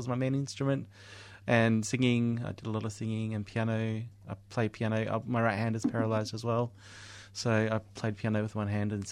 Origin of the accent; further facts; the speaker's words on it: Moe, Victoria, Australia; No, I grew up in Gippsland in a town called Moe.